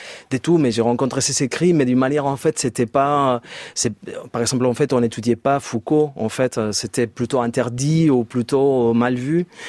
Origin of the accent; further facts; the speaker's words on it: Spain; French is a second language; Oui, en Espagne, en fait, comme vous entendez par mon accent.